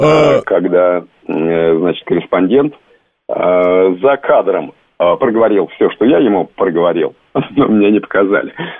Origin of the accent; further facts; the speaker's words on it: Kupavna, Moscow Oblast, Russia; я из Купавны, и я прекрасно помню, мне было 10 лет, но это было такое событие для мальчишки из Купавны